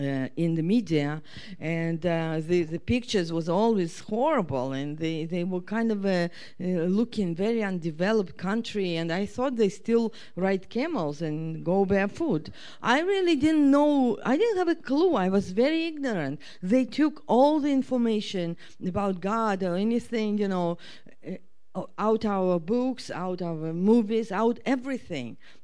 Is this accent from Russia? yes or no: yes; Russia; born there; English is a second language; I was born in Russia. My motherland is Russia.